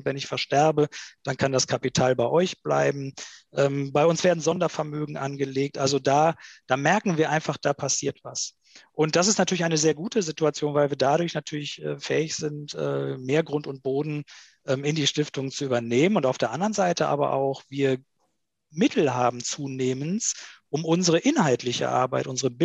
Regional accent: Bad Honnef, North Rhine-Westphalia, Germany; hab ich live miterlebt in meiner Heimatstadt Bad Honnef.

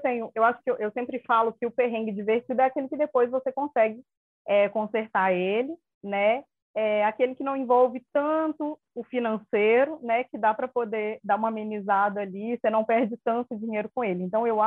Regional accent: Belo Horizonte, Minas Gerais, Brazil; tenho 33 anos, sou de Belo Horizonte, Minas Gerais, pois moro na região metropolitana de BH, né? Já viajei por 20 países. Já morei um tempo fora, né, em Dublin

